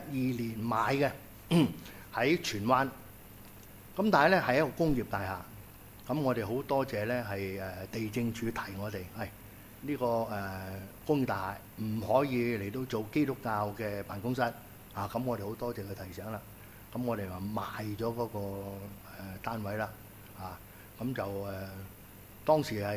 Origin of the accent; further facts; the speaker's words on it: Guangdong, China; 即係我哋廣東人咧學話有時都楞下我哋自己嘅觀念啊。